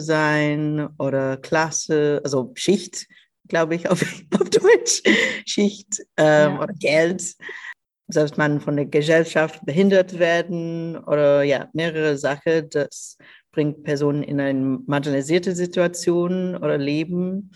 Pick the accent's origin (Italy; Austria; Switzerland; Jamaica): Jamaica; German is a second language; also born or lived in United States; now in Berlin, Germany; Ich war nach Berlin umgezogen. Vorher war ich in den USA und vorher in Jamaika, wo ich aufgewachsen bin.